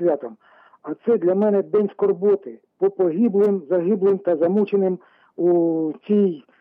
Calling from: Radomyshl, Zhytomyr Oblast, Ukraine; Навіки Богу слава, це раб Божий … місто Радомишль, Житомирської області.

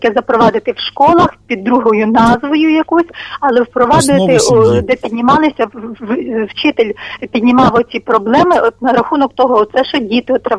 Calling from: Rivne Oblast, Ukraine; Рівненщина.

